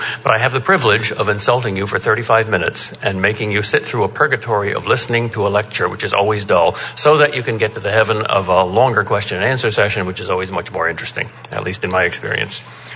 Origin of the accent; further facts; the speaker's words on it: Boston, Massachusetts, United States; However, I am here because I am from Boston.